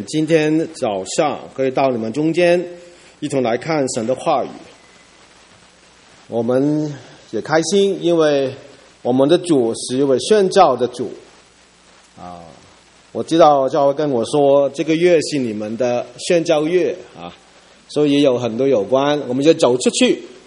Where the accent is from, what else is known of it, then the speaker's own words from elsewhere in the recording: Hong Kong; Chinese is a second language; now in Toronto, Canada; 我的普通话是在这几年才学的，基本上我是香港人，我的英语也 OK 呢